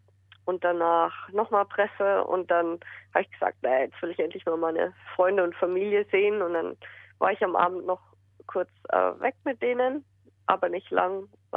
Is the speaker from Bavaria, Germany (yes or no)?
yes; Munich, Bavaria, Germany; now in Australia; meine Mutter ist auch aus München weggezogen. Von dem her, das Zuhause, wo ich aufgewachsen bin, existiert nicht mehr.